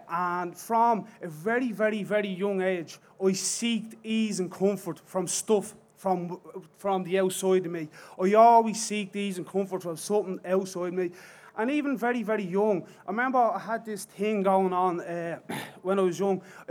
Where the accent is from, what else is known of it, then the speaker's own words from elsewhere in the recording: Dublin, Leinster, Ireland; I'm from Dublin, and I'm just going to give my own story.